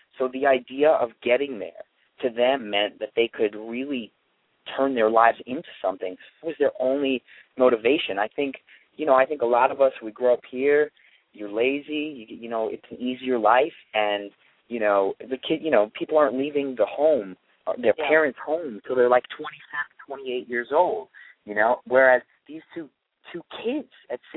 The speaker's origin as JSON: {"language": "English", "town": "New York City", "region": "New York", "country": "United States", "tie": "born or raised there", "said": "I mean, growing up in New York, this is what I would see. And, you know, my father had a store in Spanish Harlem"}